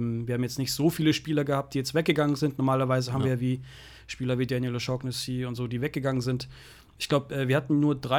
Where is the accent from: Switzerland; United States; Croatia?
Croatia; weil ich habe ja darauf geachtet, so dass mein Heimatland spielt. Wir sind in den Final Four der Nations League und natürlich für die Kroaten ist das ein super Erfolg, so klein wie wir sind.